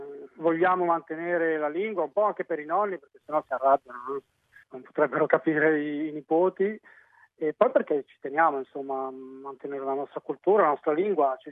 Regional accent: Milan, Lombardy, Italy; now in Brisbane, Australia; Noi siamo di Milano, siamo genitori meridionali, trasferiti al nord per lavoro e noi siamo cresciuti a Milano, entrambi e mia moglie, lei prima a Torino, poi trasferita a Milano dopo.

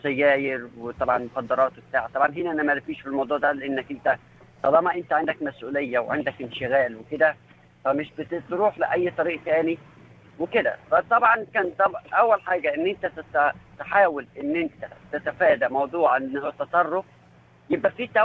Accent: Egypt

